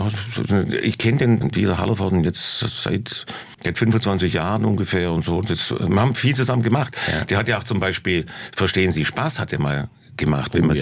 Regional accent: Germany; Aber das tue ich als deutscher Komiker ein bisschen schwer, die Welt zum Lachen zu bringen.

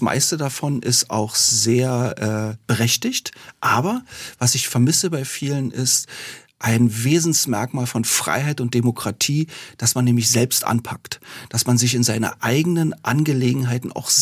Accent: Berlin, Germany; ich endlich meine Heimatstadt Berlin in Gänze betreten konnte

